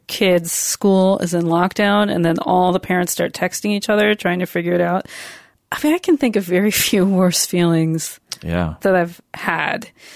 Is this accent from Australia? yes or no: no; New York, United States; And I definitely experienced it as a New Yorker, but I was back in Seattle.